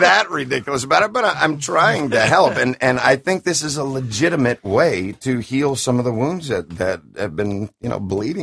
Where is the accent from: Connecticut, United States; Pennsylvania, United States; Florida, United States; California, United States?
California, United States; Oakland; I'm from the East Oakland. I am from the ghetto and I feel a lot safer any part of Bahrain than I ever did in my hometown.